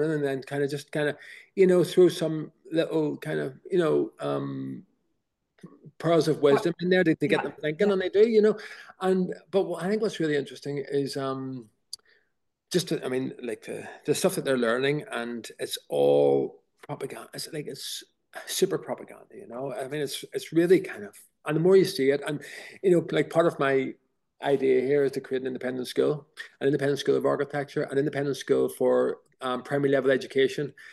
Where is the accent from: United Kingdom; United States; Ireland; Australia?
Ireland; and now I'm a kind of I'm an Irish patriot